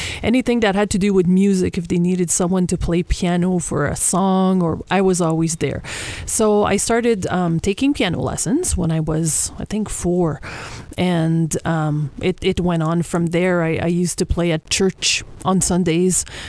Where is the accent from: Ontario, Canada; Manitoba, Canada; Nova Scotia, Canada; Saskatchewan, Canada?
Ontario, Canada; Sturgeon Falls; I'm originally from Sturgeon Falls.